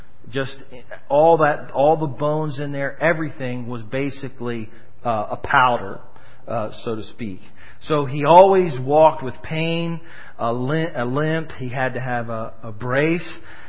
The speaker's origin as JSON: {"language": "English", "region": "Pennsylvania", "country": "United States", "tie": "born or raised there", "said": "I have a friend back when I was growing up in Pennsylvania."}